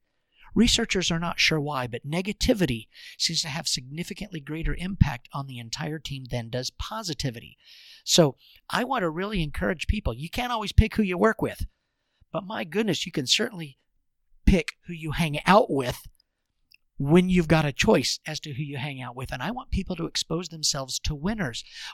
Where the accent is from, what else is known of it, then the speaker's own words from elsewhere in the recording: Georgia, United States; I'm kind of a redneck. I'm from Georgia.